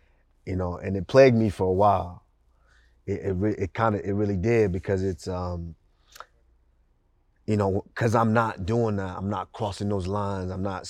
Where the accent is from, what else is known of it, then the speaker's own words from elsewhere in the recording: Nigeria; also born or lived in Texas, United States; now in United States; I was raised in Nigeria long enough to be able to understand what mom and dad says and how we conduct ourselves.